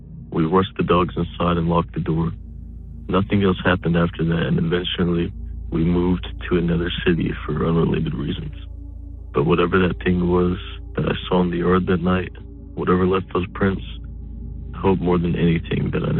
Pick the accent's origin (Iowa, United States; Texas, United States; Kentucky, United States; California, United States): Kentucky, United States; I'm from Kentucky.